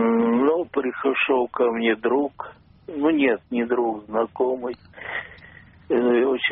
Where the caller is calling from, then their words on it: Moscow, Russia; Москва, мобильный.